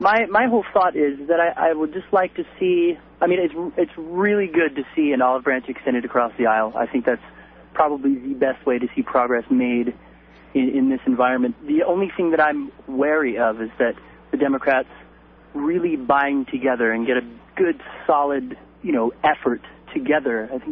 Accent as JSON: {"language": "English", "country": "United States", "said": "I'm really surprised at how different we're seen as American citizens now as opposed to 10 years ago."}